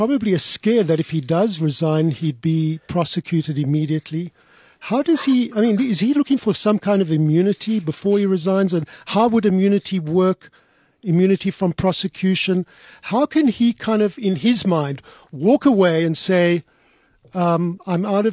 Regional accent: South Africa; from once being proudly South African, as I said, we look at one another and we say, jeepers, we are really ashamed. What's going on in our country?

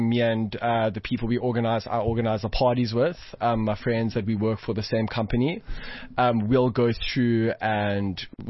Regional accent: Johannesburg, Gauteng, South Africa; 20 years old. I'm a socialite from Johannesburg. I've lived in Joburg my whole life.

